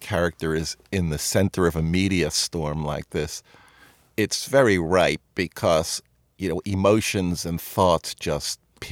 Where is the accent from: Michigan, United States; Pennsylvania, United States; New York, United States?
New York, United States; you know, I grew up in New York, and I had skipped a grade, and my mom didn't want me to go quite that far away.